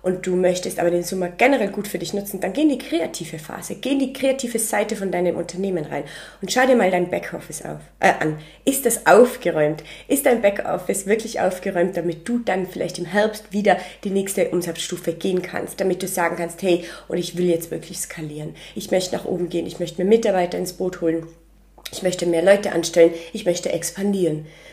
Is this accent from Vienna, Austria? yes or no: no; Tyrol, Austria; wie man so bei uns in Tirol gerne sagen würde